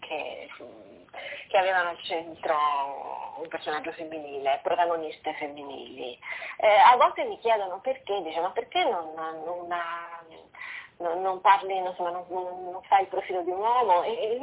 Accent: Vicenza, Veneto, Italy; born there; now in Rome, Italy; io sono un grande miscuglio perché sono nata a Vicenza, non solo perché i miei genitori si trovavano lì, e poi nelle mie vene scorre sangue un po' piemontese, un po' napoletano e un po' umbro, e poi vivo a Roma da un sacco di tempo, per cui mi considero romana.

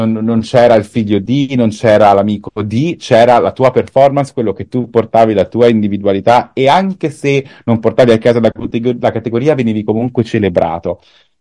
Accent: Rome, Lazio, Italy; io ovviamente essendo nato e cresciuto a Roma con la città del Vaticano, bestie, vicini, come puoi immaginare, ovviamente la religione ha sicuramente avuto una grande influenza nel mio percorso.

